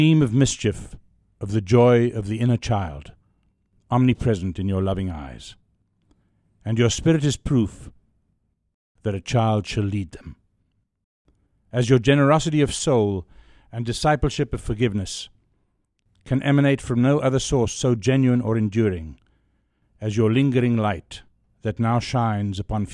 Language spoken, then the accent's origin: English; South Africa; since I grew up in South Africa.